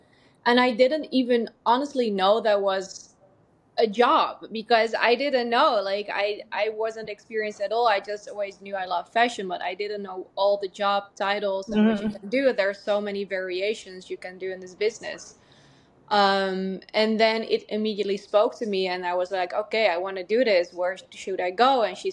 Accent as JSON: {"language": "English", "town": "Amsterdam", "region": "North Holland", "country": "Netherlands", "tie": "born there", "second_language": "English", "said": "I was born in Amsterdam, as you can probably hear about my accent."}